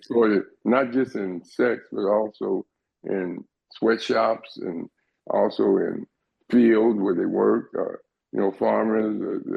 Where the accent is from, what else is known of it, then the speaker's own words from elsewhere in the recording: Compton, California, United States; I'm from Watch Compton, area, and I came up in those areas.